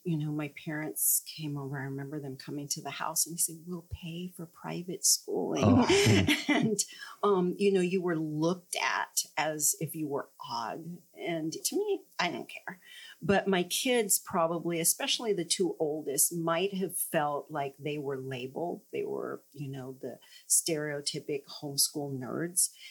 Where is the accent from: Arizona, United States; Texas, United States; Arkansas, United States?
Arizona, United States; Phoenix; I grew up right here in Phoenix and went to 12 years of St. Mary's School, grade school and high school.